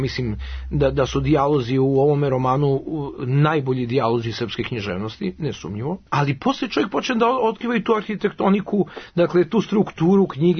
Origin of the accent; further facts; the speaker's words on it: Belgrade, Serbia; born there; Ja sam rođen na Crvenom krstu